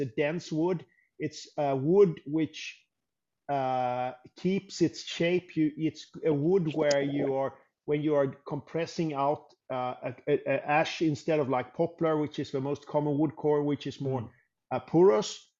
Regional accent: Gothenburg, Västra Götaland, Sweden; I'm from Gothenburg. I'm from Gothenburg on the west coast, but I just love it.

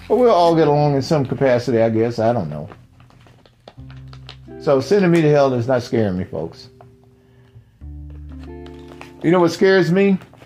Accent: Mississippi, United States; I know growing up in Mississippi, society would have liked me, that society that was in charge, would have liked for me to have that low self-esteem

